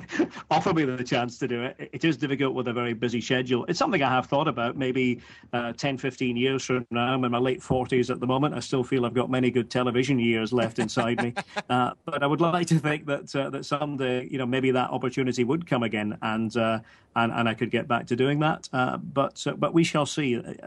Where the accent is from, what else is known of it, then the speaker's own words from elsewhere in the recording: Scotland, United Kingdom; I can say, for example, as a Scot, that for many World Cups and European Championships, English commentators would cover Scottish games for a Scottish audience.